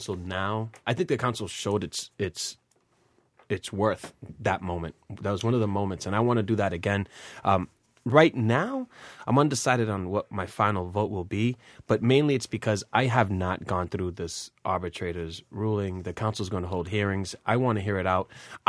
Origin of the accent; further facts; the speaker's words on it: Hyde Park, United States; Frankly, growing up in Hyde Park, there's a lot of police officers when I grew up who lived in Hyde Park and. I felt very safe in those neighborhoods.